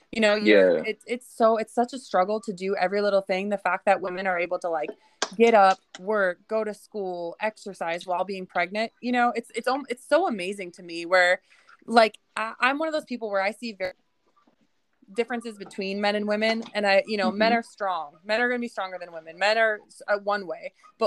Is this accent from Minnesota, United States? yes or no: yes; Minnesota, United States; I'm from Minnesota originally.